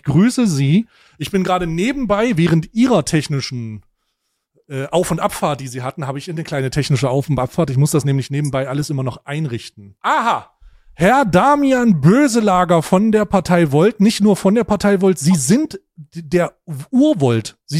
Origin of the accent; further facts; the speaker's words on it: Saxony, Germany; Ich bin ursprünglich aufgewachsen in Ostdeutschland. Ich komme tatsächlich aus Sachsen.